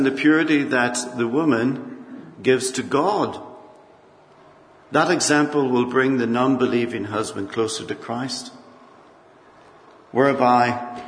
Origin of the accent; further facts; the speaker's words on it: Northern Ireland, United Kingdom; well, not that long, well, many years ago, I'd be walking around the streets of north of Ireland, my hometown.